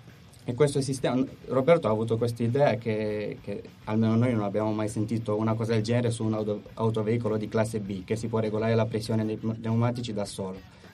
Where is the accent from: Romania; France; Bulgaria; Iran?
Romania; Bucharest; moved away as an adult; now in Italy; No, è vero, sono da Bucarest.